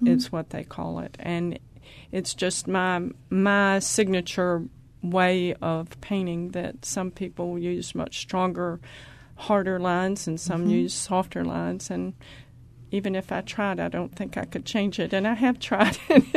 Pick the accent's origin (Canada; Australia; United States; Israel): United States; Wilmington; I grew up here in Wilmington, and I studied with Hester Donnelly, who is just a love, and took from her for years.